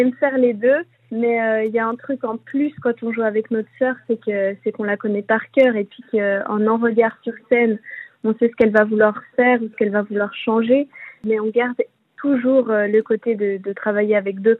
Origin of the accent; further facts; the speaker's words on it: Annecy, Auvergne-Rhône-Alpes, France; parce qu'on en entend parler depuis qu'on est petite, parce qu'on vient de pas loin finalement, on vient d'Annecy